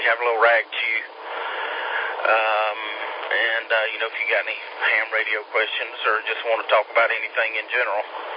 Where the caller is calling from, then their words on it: Campobello, South Carolina, United States; QTH is in Campobello, which is in between, I'm 9 minutes from the North Carolina line.